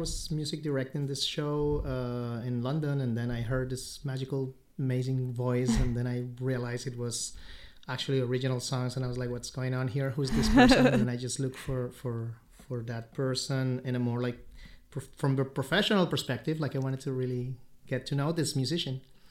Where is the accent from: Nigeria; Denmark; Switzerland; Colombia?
Colombia; Bogota, Bogotá; moved away as an adult; now in New York City, United States; I am originally from Bogota, Colombia, down in South America. I came to study in New York City 20 years ago, and then I just decided to stay